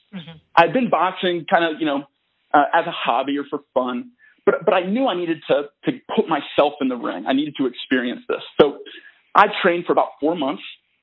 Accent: Philadelphia, Pennsylvania, United States; born there; So I was born in Philadelphia, and I did have a Rocky poster above

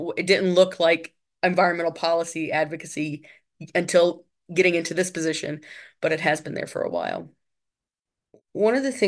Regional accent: Alabama, United States; I grew up in Alabama, and there was a set of woods behind my house.

